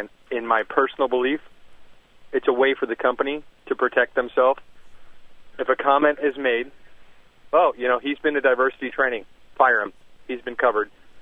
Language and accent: English; Miami, Florida, United States; Growing up in Miami, if I am not in the most culturally diverse place in the world, I don't need a company